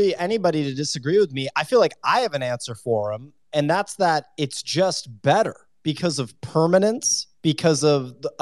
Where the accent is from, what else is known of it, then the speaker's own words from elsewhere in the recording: North Shore, Massachusetts, United States; I'm from North Shore, Boston, right?